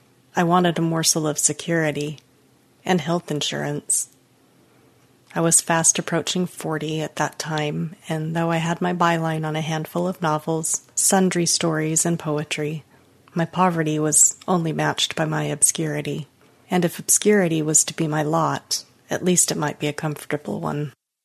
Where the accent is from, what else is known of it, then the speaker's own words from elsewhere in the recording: California, United States; born there; I was born in California, but I pride myself on my Midwest heritage.